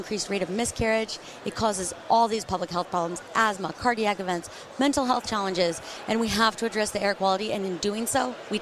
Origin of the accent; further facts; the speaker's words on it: Utah, United States; in my home state of Utah, the average person dies 2 years early because of the air quality.